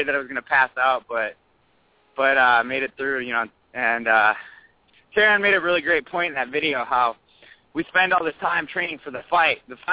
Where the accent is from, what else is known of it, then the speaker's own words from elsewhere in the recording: United States; My birthright is Russian, but I grew up in the States